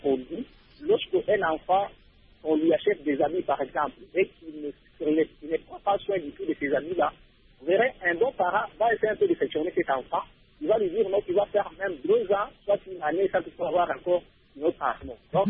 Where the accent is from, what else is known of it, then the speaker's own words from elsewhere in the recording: DR Congo; ici chez nous, en RDC